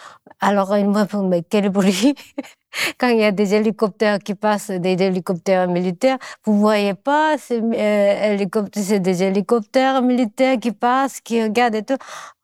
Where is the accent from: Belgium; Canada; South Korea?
South Korea; Seoul; French is a second language; now in France; Mais moi et mon mari, comme on vient de Séoul, on est peut-être plus sensibles.